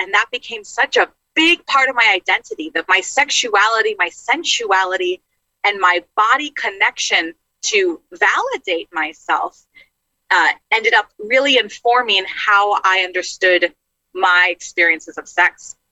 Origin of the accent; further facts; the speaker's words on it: New York City, New York, United States; I grew up in New York City in a home with three native languages, two religions.